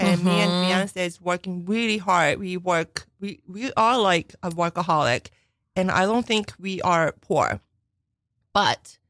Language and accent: English; Hong Kong; also born or lived in Japan; now in New York, United States; I grew up in Hong Kong.